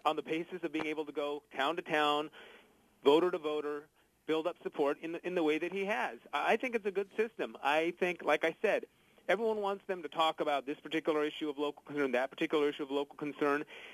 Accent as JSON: {"language": "English", "region": "California", "country": "United States", "tie": "born or raised there", "said": "Look, I'm a Californian. I was born there. I was raised there."}